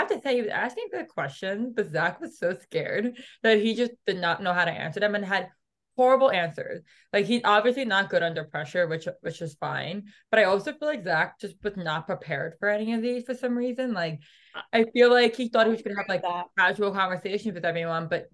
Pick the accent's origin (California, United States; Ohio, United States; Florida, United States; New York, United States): New York, United States; because I'm from Long Island, I was like, I have no idea where I would take him if I made it to hometown, because I'm just in like a normal suburb area